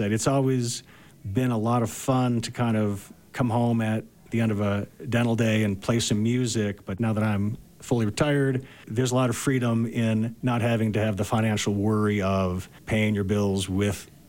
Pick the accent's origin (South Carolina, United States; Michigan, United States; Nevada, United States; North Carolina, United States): Michigan, United States; Detroit; Detroit, Michigan.